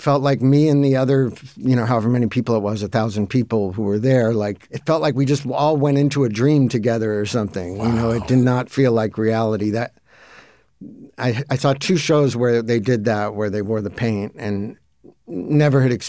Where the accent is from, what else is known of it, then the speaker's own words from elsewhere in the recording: Mar Vista, California, United States; also born or lived in Santa Monica; that was what the kids in the neighborhood liked. And at one point, I moved from Santa Monica to Mar Vista.